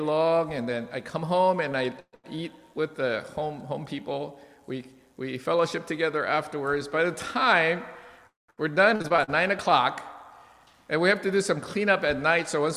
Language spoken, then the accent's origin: English; United States; And this is especially not easy for Americans, because we grew up in America seeking justice.